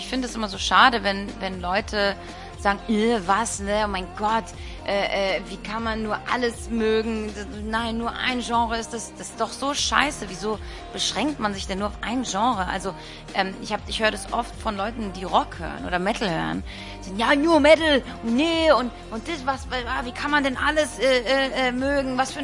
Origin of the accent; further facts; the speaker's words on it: Ecuador; also born or lived in Portugal; meine Mutter ist ja Argentinierin, ich bin Ecuadorianerin, wir haben mit Brasilien nichts am Hut. Wir sind halt ich bin in Portugal aufgewachsen zum Teil